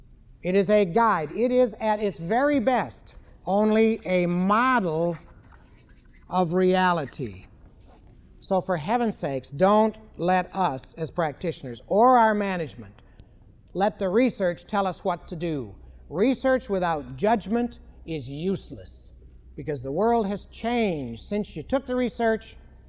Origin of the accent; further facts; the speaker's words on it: New Hampshire, United States; I come from New Hampshire, you know, and I want to thank you for letting us elect a president every 4 years.